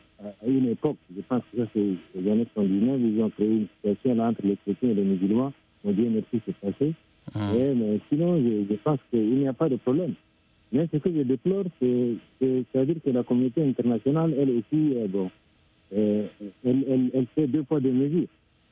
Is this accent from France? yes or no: no; Chad; Moi, je suis un Tchadien, et Tchad, nous sommes musulmans et chrétiens à la fois.